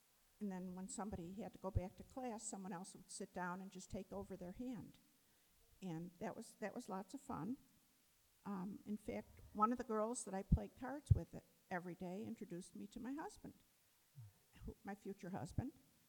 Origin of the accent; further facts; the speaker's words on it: River Forest, Illinois, United States; I grew up in River Forest. I went to St. Luke's School, which is in River Forest.